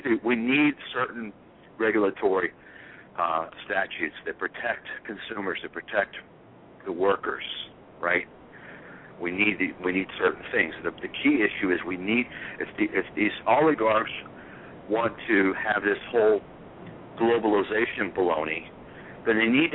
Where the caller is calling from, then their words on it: Texas, United States; Calling from Texas.